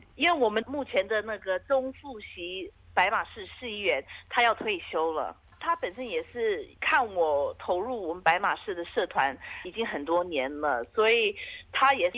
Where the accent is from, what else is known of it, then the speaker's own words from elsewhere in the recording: Box Hill, Victoria, Australia; 我是博斯成长的，对，因为我父母亲是从台湾来的，1987年他们移民到澳洲，我在博斯长大的，小学我是读的 St. Francis Xavier Primary School， 中学是读 Our Lady of Song College， 这两个学校都是在，也是在 Box Hill。